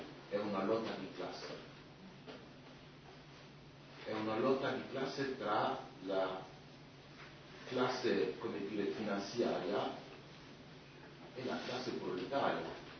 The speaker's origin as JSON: {"language": "Italian", "country": "Mali", "second_language": "Italian", "said": "Io vengo dal Mali, che è un paese che è stato devastato dalla finanza e dalla"}